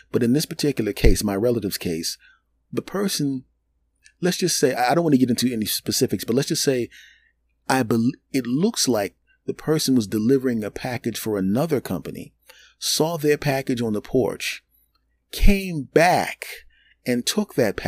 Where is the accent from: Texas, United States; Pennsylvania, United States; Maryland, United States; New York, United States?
Pennsylvania, United States; Philadelphia; Now, my relative is several miles south in my hometown of Philadelphia.